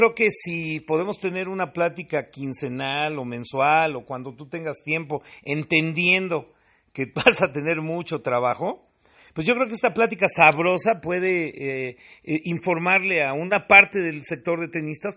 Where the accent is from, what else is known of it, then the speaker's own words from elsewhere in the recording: Mexico; tengo mis derechos como mexicano